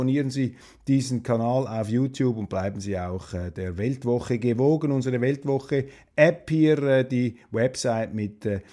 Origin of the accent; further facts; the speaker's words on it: Switzerland; Als Schweizer ist man da nicht so empfänglich.